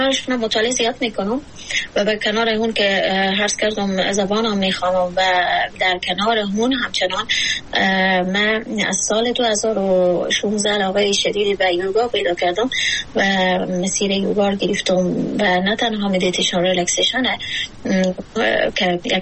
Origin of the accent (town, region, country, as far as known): Afghanistan